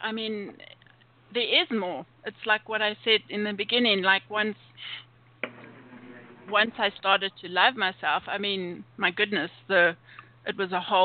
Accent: South Africa; I grew up in South Africa where, you know, there was the separation, apartheid and all that going on. So already there was that in the country I was born

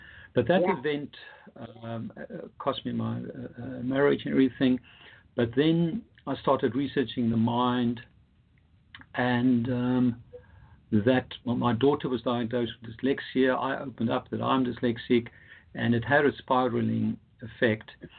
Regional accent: Pretoria, Gauteng, South Africa; moved away as an adult; now in London, United Kingdom; Yeah, I'm South African from Pretoria, South Africa, moved to London in 1989.

